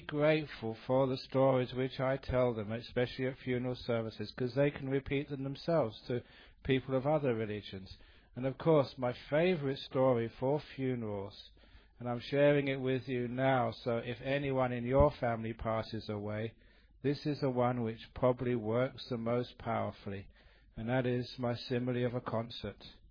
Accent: London, United Kingdom; Because, you know, I grew up in London.

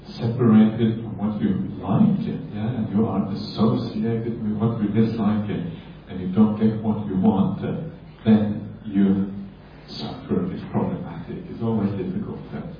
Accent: Norway; now in Australia; they ask me, where are you from? Norway. Well, an hour away. Like Australia, I'm not sure where I'm from anymore, but I used to be from Norway before now.

